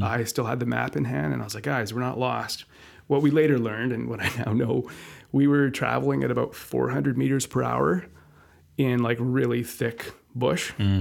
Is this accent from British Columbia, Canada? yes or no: yes; Vancouver, British Columbia, Canada; Sure. Yeah, I grew up in Vancouver in the False Creek area near Granville Island.